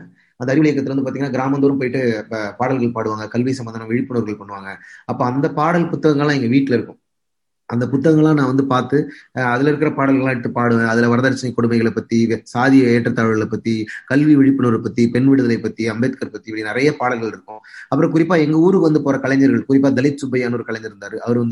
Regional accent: Arakkonam, Tamil Nadu, India; So நான் வந்து சின்ன வயசுல இருந்து வெறும் நாட்டுப்புற பாட்டு தான் கேட்டு வளர்ந்தேன். எங்க வீடு அரக்கோணம் வந்து ஒரு ரயில்வேவும் பிரிட்டிஷ் பீப்புளும் வாழ்ந்த ஒரு பகுதி.

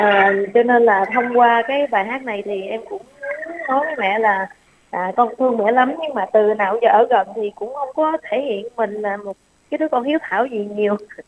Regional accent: Phu Quoc, Kien Giang, Vietnam; Dạ em cũng quê ở Phú Quốc anh.

